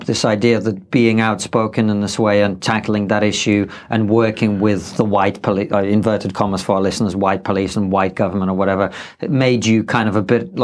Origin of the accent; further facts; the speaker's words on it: Russia; Trust me, I'm from Russia originally.